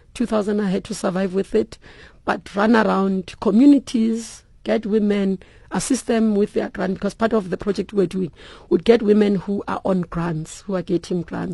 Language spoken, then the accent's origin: English; Soweto, Gauteng, South Africa; I don't speak Afrikaans. I grew up in Soweto. I was born after 1976. So Afrikaans was banned in my township.